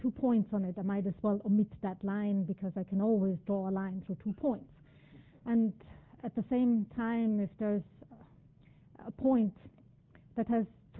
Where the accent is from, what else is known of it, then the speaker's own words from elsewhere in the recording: Graz, Styria, Austria; I spent my sabbatical in my hometown in Graz